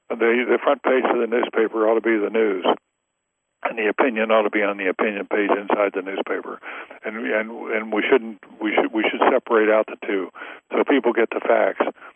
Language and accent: English; the South, United States; I grew up in the South. On a dirt road in the South.